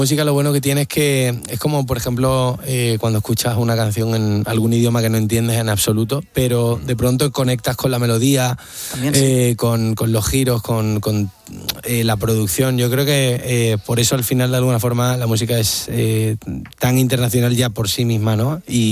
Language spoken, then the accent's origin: Spanish; Seville, Andalusia, Spain; Y yo soy de Sevilla, en Sevilla flipas.